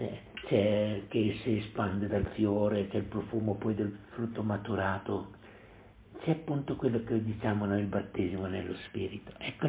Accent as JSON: {"language": "Italian", "town": "Parma", "region": "Emilia-Romagna", "country": "Italy", "tie": "born or raised there", "said": "Anche se nella mia terra dove sono cresciuto, a Parma"}